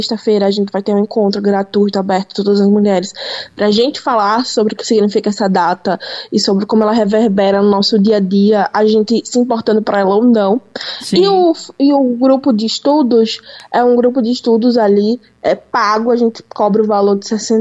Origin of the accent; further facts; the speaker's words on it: Pernambuco, Brazil; now in São Paulo, Brazil; Eu sou pernambucana, nascida e criada em Pernambuco, mas moro há 5 anos em São Paulo.